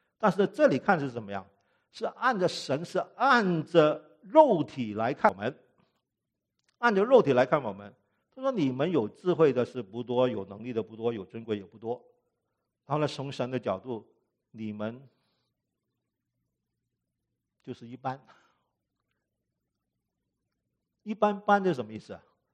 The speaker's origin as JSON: {"language": "Chinese", "country": "Hong Kong", "tie": "born or raised there", "lives_now": "United States", "said": "然后呢，我在香港长大啊"}